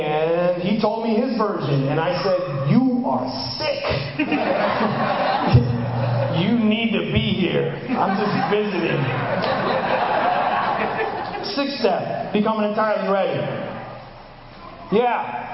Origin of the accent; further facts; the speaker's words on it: New York, United States; Took the mask off. Told you I was from New York.